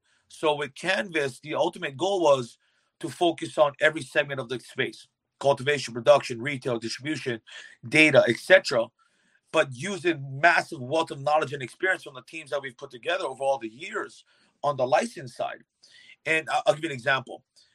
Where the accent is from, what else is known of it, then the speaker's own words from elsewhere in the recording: Hawaii, United States; growing up in Hawaii, being Native Hawaiian